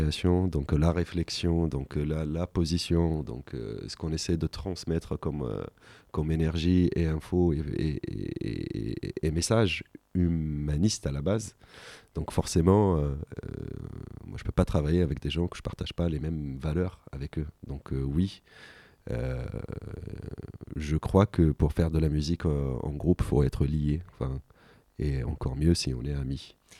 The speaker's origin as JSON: {"language": "French", "town": "Kef", "region": "Kef Governorate", "country": "Tunisia", "said": "je vais faire mes études à la faculté, enfin à Tunis, à capitale. Je viens du Kef, spéciale dédicace à tous mes frérots kefois."}